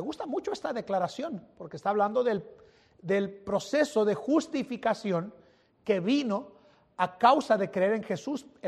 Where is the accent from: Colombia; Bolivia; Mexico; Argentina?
Mexico; señor, ni costeño soy, soy mexicano.